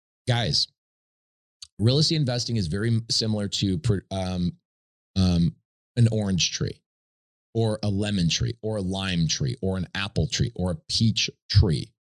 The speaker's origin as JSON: {"language": "English", "country": "United States", "said": "And I think as an American, it kind of hurts me to think, and the American dream that we all thought about"}